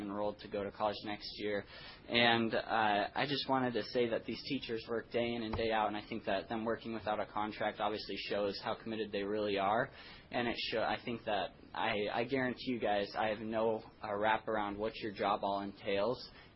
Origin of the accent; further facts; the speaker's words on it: Kenai, Alaska, United States; So I was born and raised on the Kenai Peninsula, Kenai specifically.